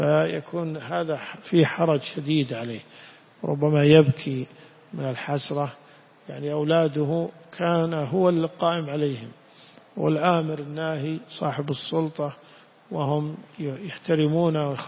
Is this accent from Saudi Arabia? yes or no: yes; Najd, Saudi Arabia; ولذلك في دعوة عند العوام عندنا بنجد